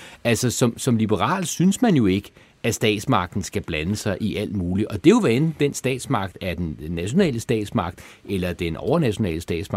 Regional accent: Frederiksberg, Capital Region of Denmark, Denmark; Altså, jeg er fra Frederiksberg

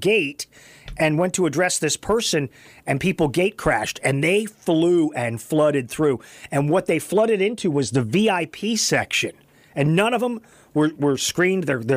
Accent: Texas, United States; Now, I've told you guys, I grew up in West Texas

